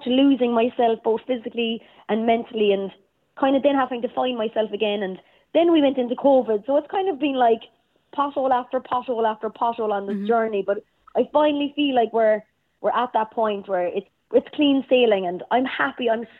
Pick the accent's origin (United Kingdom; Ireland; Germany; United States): Ireland; Cork, Munster; the girl growing up in Cork